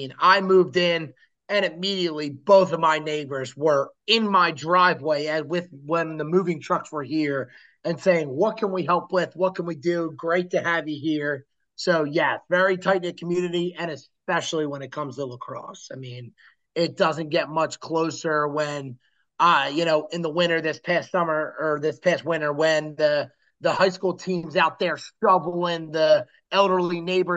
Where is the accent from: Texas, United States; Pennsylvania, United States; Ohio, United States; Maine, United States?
Pennsylvania, United States; Springfield; But at the same time, you know, growing up in Springfield, rich lacrosse culture.